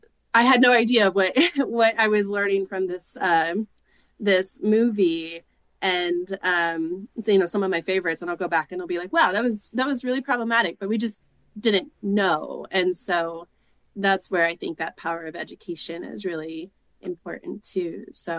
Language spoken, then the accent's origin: English; St. Joseph, Missouri, United States; now in Kansas City, United States; I grew up in St. Joseph, and so not far away. And I moved to Kansas City with my then boyfriend